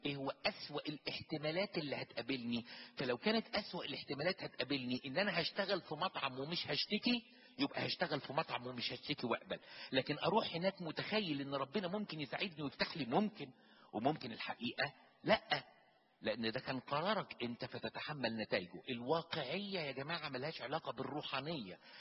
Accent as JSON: {"language": "Arabic", "country": "Egypt", "said": "ده احنا عندنا في مصر بيحصل كده"}